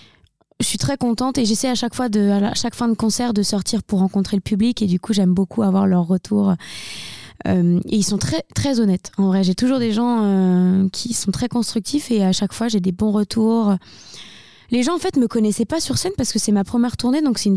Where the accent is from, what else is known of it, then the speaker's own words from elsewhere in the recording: Bourgogne-Franche-Comté, France; accent: Burgundy; j'ai toujours mon petit accent. On sait que je viens de Bourgogne.